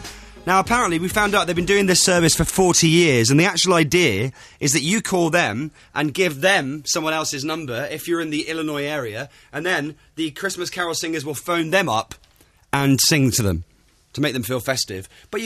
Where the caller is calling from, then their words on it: London, United Kingdom; We're calling from London, England.